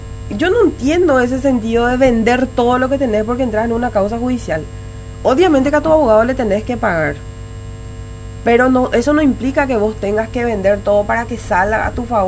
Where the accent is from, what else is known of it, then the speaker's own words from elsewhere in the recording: Minga Guazú, Alto Paraná, Paraguay; yo soy de Minga, nacida y malcriada ahí. Conozco demasiado bien mi zona, yo vivo en el kilómetro 16.